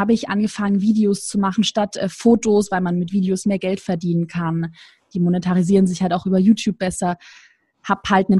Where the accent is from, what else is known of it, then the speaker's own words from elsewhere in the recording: Baden-Württemberg, Germany; ich komme aus dem Schwabenland